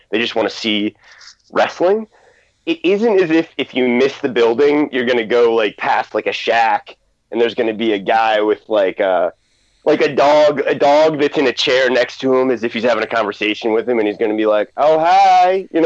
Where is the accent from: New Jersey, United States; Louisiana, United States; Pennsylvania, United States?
Pennsylvania, United States; Allentown; born there; like I was born in Allentown, which is, you know, more of a city, it's more urban.